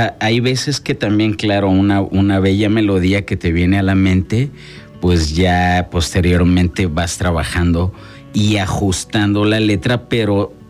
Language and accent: Spanish; Mexico; nosotros como mexicanos